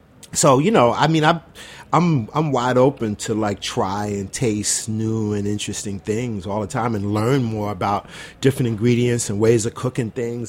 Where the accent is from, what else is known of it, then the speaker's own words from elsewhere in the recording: Bed-Stuy, New York, United States; Yeah, well, I'm from Bed-Stuy, which is just 15, 20 minutes away.